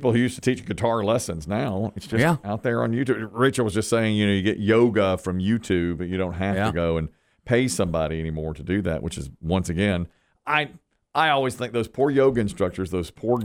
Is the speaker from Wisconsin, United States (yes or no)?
no; Asheboro, North Carolina, United States; you're from my hometown of Asheboro, North Carolina.